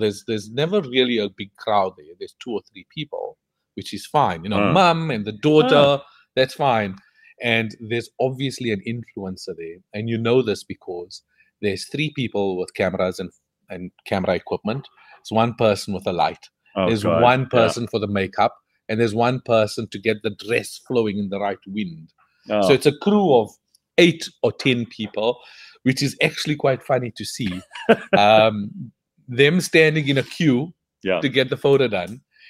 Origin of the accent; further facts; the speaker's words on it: South Africa; No, I'm from South Africa. We will find the knockoff.